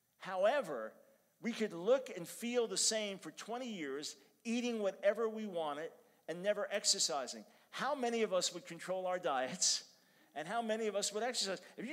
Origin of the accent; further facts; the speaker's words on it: New York, United States; And I'm a New Yorker.